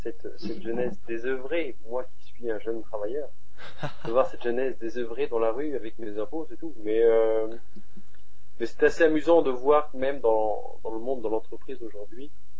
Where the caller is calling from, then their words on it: Paris, Île-de-France, France; Je suis parisien.